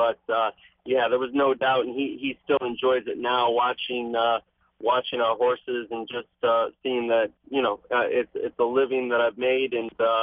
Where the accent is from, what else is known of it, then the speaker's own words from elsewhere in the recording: Newark, New York, United States; also born or lived in Clifton Springs; I was born in Clifton Springs. I grew up in Newark, New York, which is not far. And like Clifton, a very small town